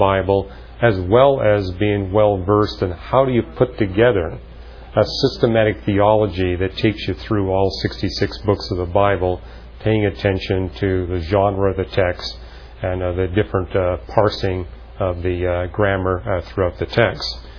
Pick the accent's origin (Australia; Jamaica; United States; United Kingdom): United Kingdom; Scotland; as a Scotsman, I appreciated the bagpipe music that was being played there.